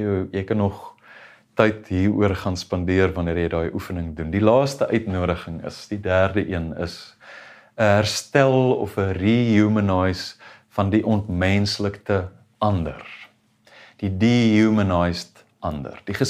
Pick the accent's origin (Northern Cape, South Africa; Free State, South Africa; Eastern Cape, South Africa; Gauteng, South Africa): Gauteng, South Africa; Brakpan; omdat ek baie sensitief is oor ek van Brakpan afkom